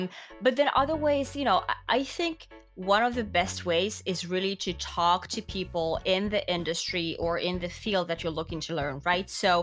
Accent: Finland; I'm from Finland, right? Education is free in Finland.

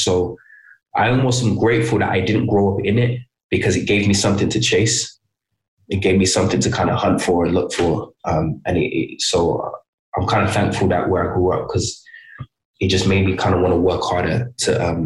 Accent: England, United Kingdom; It kind of made me hungrier, I think, growing up in England, because where I grew up, like, I didn't grow up in London. I went to theater school in London, but I grew up in, it's a small city. It's a very industrial city.

